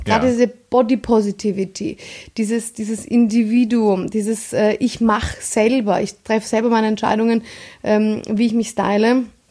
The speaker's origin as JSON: {"language": "German", "region": "Vienna", "country": "Austria", "said": "ich bin Wienerin"}